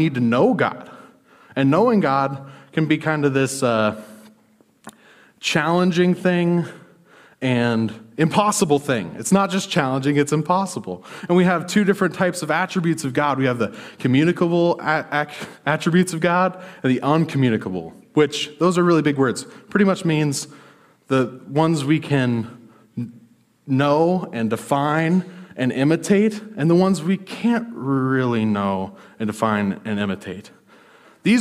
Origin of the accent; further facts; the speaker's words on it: Montana, United States; I'm from Montana. I didn't grow up saying those things, but I'm around her, so I imitate her.